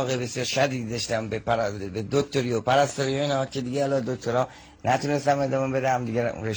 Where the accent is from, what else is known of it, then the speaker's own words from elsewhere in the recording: Yazd, Iran; also born or lived in Tehran; من بچه یزدم، یه چند سالی تهران زندگی میکردم، دوباره چند وقت دیگه اومدم